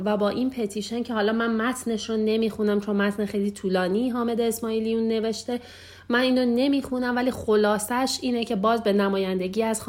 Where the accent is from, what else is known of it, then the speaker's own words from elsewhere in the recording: Iran; moved away; از ما ایرانی ها حالا هر جای دنیا که هستیم گرفته و یه جوری من حس میکنم ما که خارج از ایران هستیم